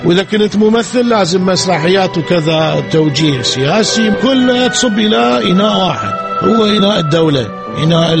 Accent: Iraq; moved away; كل الأحلام اللي كان عندنا بالعراق انعدمت، يعني انحطت على حائط وعدموها، إعدام بالرصاص، لبيان بالرصاص. فلازم تتواصل الحياة، غير تعيش أحلام جديدة بسيطة بالمهجر

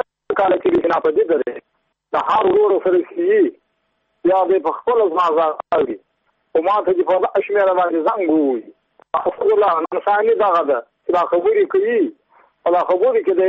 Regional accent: Badghis, Afghanistan; زه په خپل د بادغیس ولایت یم د مقر د ولسوالۍ یم

